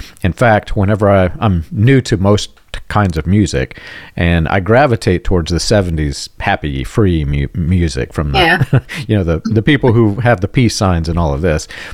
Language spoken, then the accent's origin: English; Indiana, United States; born there; also born or lived in Arizona / South Carolina; I was born in Indiana, moved everywhere from Arizona to South Carolina in between.